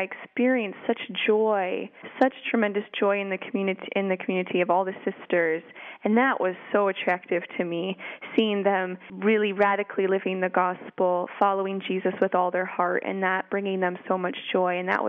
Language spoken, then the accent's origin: English; United States; now in United Kingdom; But I do find that being an American here